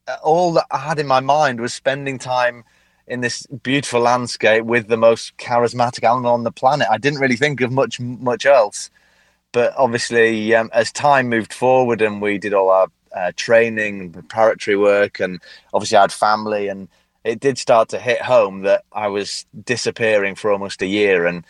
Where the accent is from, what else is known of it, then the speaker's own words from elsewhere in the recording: North West England, United Kingdom; Well, I grew up in the Lake District, and it's a beautiful area in the north of England with lots of lakes and lots of high mountains, and it's on the coast, and it's just heaving with wildlife.